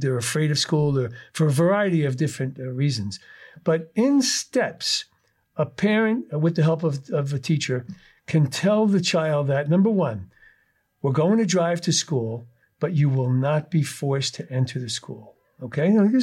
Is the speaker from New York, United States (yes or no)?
yes; New York City, New York, United States; I grew up in New York City, and the school in my neighborhood was a school 1 through 8, grades 1 through 8.